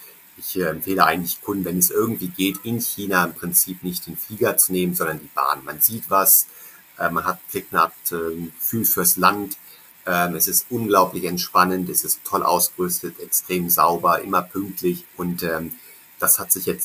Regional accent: Northern Germany, Germany; Ich komme aus Norddeutschland. Aha. Da sind die größten Berge der Harz.

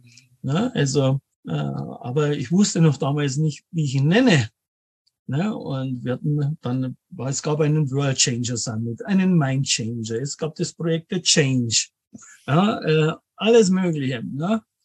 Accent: Munich, Bavaria, Germany; born there; lebe in München, bin gebürtiger Münchner auch und bin 57

